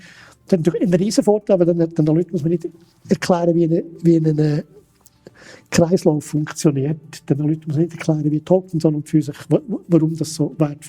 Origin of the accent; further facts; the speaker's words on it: Switzerland; man muss sich ein bisschen schämen als Schweizer.